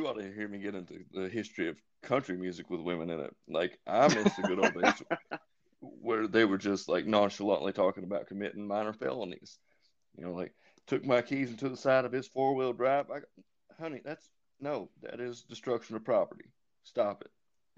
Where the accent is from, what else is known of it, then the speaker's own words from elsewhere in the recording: Kentucky, United States; Well, I don't know. I'm from Kentucky. I hear all kinds of those domestic cases.